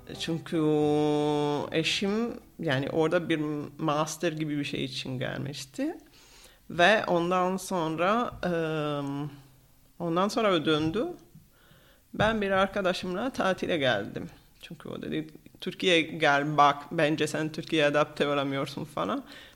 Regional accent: Bari, Apulia, Italy; also born or lived in Venezuela; doğdum ve çocukluğumu orada geçirdim. 7 yaşına kadar Venezuela'daydım. Ondan sonra anne baba İtalya özledi. O yüzden İtalya'ya döndük. Ve yani gençliğim orada geçti. Ben Güneliyim, Bariliyim. İtalya'ya geldik.

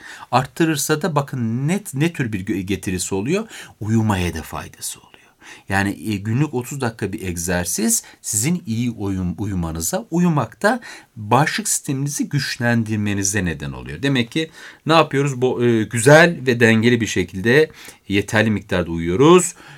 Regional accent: Beypazarı, Ankara, Turkey; Ben Ankara Beypazarlıyım.

